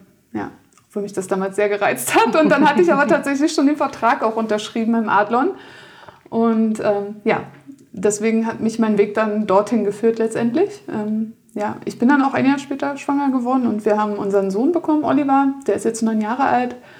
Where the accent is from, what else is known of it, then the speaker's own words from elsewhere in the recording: Berlin, Germany; mich zieht es irgendwie dann doch wieder zurück in meine Heimat nach Berlin.